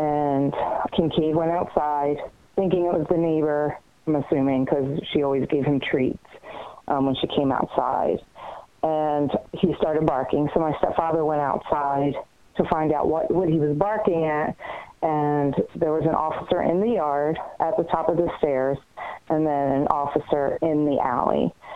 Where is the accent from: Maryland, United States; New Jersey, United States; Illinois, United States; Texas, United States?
Maryland, United States; Baltimore; I'm from Baltimore, Maryland.